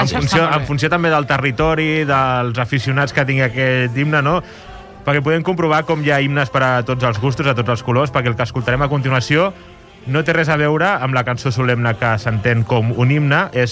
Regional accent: Cubelles, Catalonia, Spain; Jo soc de Cubelles i, per tant, em tocaria ser del Cubelles

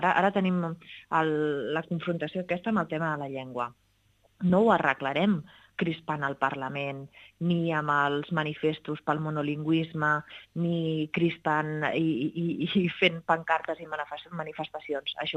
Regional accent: Catalonia, Spain

